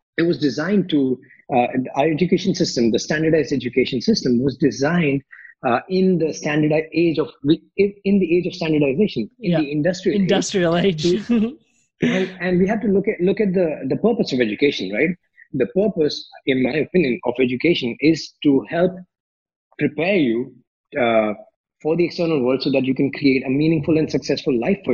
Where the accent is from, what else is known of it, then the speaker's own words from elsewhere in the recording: India; And in my society, like everybody was doing doctor, engineer, lawyers, because I grew up in India, right?